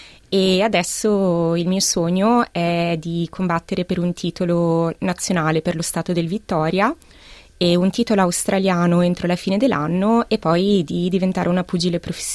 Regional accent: Modena, Emilia-Romagna, Italy; moved away as an adult; now in Milan, Italy; Allora, io sono originaria di Modena, sono nata e cresciuta a Modena, mi sono spostata a Milano per studiare scienze politiche ai tempi dell'università quando avevo 18 anni

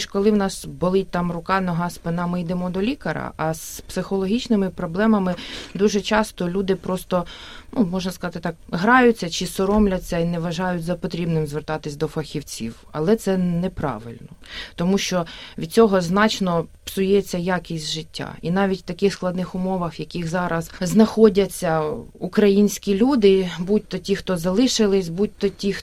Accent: Nizhyn, Chernihiv Oblast, Ukraine; moved away as an adult; now in Australia; Я сама родом з Ніжина. Довгий час жила, навчалась в Ніжині, ось, працювала. Ніжин невеличке, дуже чудове, старовинне, історичне містечко

